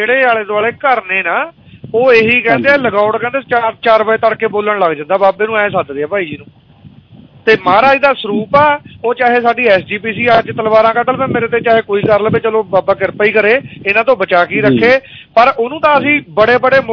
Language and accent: Punjabi; Majra Manna Singh, Punjab, India; ਮੇਰਾ ਪਿੰਡ ਮਾਜਰਾ ਮੰਨਾ ਸਿੰਘ ਕਨਿਆਣ ਦੇ ਨਾਲ, ਮਾਜਰੀ ਸ਼ੂਗਰ ਮਿਲ ਦੇ ਨਾਲ, ਲੋਹ ਸ਼ੂਗਰ ਮਿਲ ਦੇ ਨਾਲ